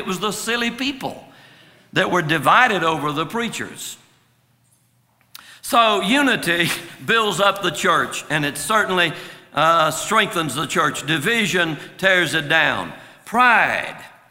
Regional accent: Georgia, United States; I'm from Twiggs County, Georgia. You don't get any more redneck than Twiggs County.

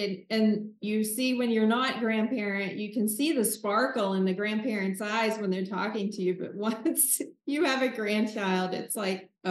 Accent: Oklahoma, United States; And I say y'all, and I say all those Southern cliches. I definitely do. But I'm from Oklahoma

